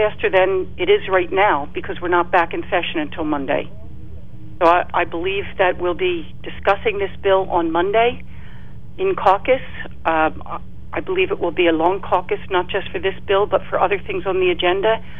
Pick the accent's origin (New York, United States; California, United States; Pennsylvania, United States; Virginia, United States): Pennsylvania, United States; I hail from Bucks County